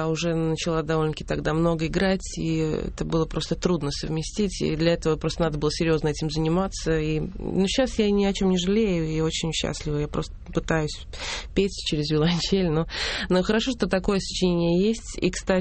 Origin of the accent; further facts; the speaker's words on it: Latvia; Обязательно, даже уж и в Англии, но я латышка.